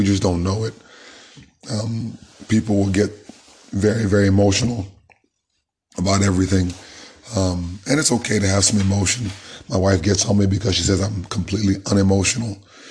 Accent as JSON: {"language": "English", "country": "United States", "tie": "born there", "said": "My citizenship is obviously of the state called Nigeria and America. I was born in America."}